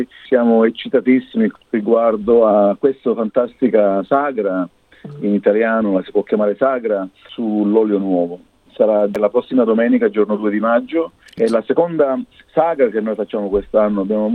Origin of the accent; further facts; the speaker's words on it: Sicily, Italy; Io vengo dalla zona della Sicilia